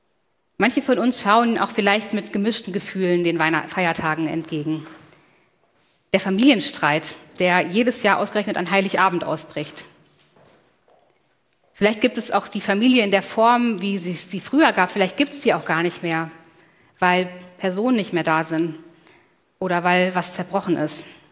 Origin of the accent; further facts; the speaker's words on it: Germany; ich bin als Kind in der Eifel aufgewachsen, ein bisschen kälter als Berlin.